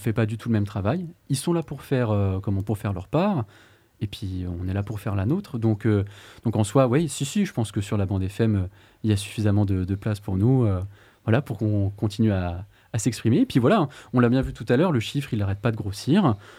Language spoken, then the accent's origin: French; Hauts-de-France, France; Oui, voilà, même chez moi dans le Nord, c'est pareil.